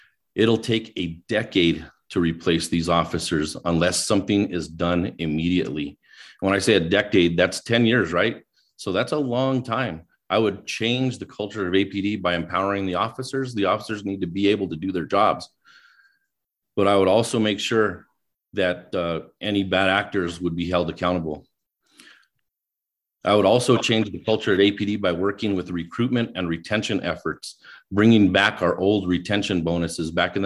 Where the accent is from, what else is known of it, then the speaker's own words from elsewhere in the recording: Albuquerque, New Mexico, United States; I'm running for City Council District 1. I was born and raised in District 1, and I attended all the schools in District 1, West Mesa, Lavaland, John Adams, and I'm a 26-year veteran of the Albuquerque Police Department